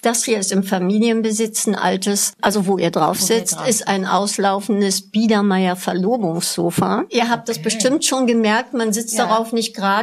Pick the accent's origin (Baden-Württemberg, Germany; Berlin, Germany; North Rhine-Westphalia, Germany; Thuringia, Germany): Berlin, Germany; kam ich zurück in meine Heimatstadt Berlin